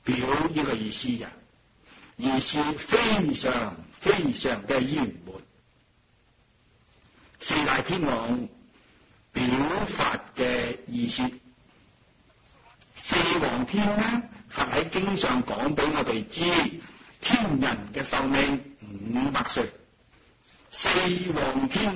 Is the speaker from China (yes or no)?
yes; China; 我们中国人讲，读万卷书，行万里路